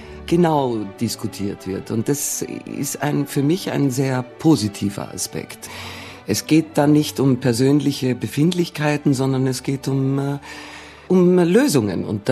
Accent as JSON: {"language": "German", "country": "Greece", "tie": "born or raised there", "also_born_or_lived": "Austria / Germany", "said": "aus dem Umfeld, aus dem ich gewachsen bin, aus Griechenland, aus Österreich, auch aus Deutschland."}